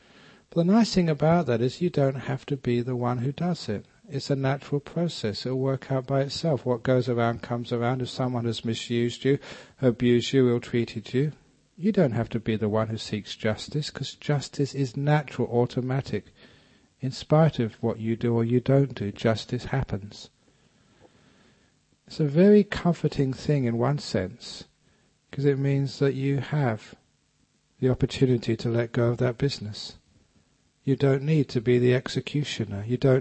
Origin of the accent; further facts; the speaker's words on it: London, United Kingdom; also born or lived in Thailand; It meant that no longer would I identify myself as being a Londoner, or even being English.